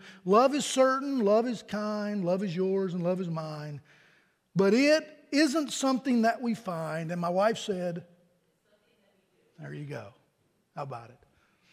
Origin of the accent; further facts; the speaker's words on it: Virginia, United States; 553 miles from our house here to my hometown in Virginia.